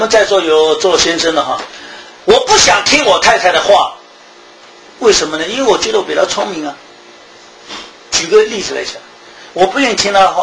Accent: Thailand; 像我们泰国人啊，这个他们有点阶级的啊，你是做这个做仆人的，你是做灶奶，你是做主人的

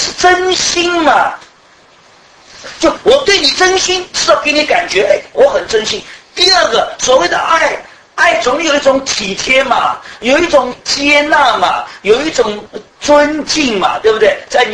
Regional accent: Shanghai, China; 我们上海人最会了，最会了，是吧？

